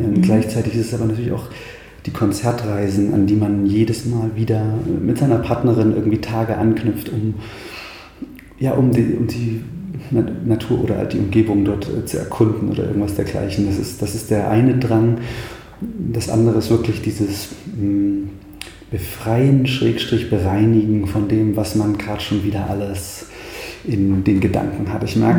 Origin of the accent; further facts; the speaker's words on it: Thuringia, Germany; Ich bin ein Waldkind, vielleicht das zunächst. Ich komme aus dem Eichsfeld, aus der Mitte Thürings, beziehungsweise aus dem Norden Thürings, Mitte Deutschlands, unterm Harz. Bin im Wald groß geworden, viel draußen. Genau. Komme aus einem sehr, ja, was soll ich sagen, ländlichen, dörflichen, erzkatholisch-konservativen Kontext.